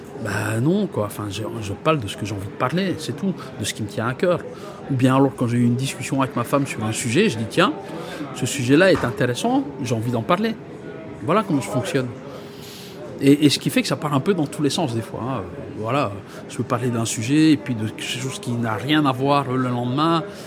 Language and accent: French; Wallonia, Belgium; born there; Et moi-même, je viens d'une famille pauvre. Mon père était mineur. Je suis né dans le Borinage dans les années 60.